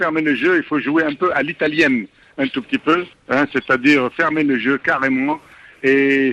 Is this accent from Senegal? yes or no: yes; Senegal; Je suis un Sénégalais d'origine libanaise.